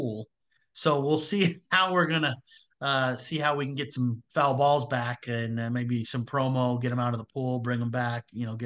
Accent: Erie, Pennsylvania, United States; I'm from Erie, so chicken wings, buffalo wing, like that's my style.

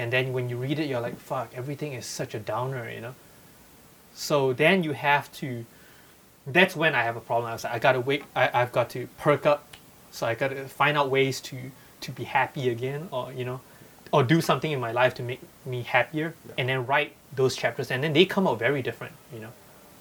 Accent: Malaysia; now in United States; it's essentially a collection of short stories from growing up in Malaysia.

